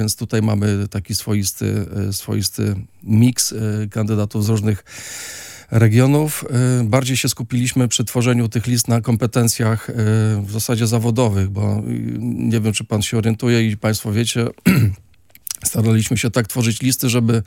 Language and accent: Polish; Sopot, Pomeranian Voivodeship, Poland; Ja jestem górnikiem z Sopotu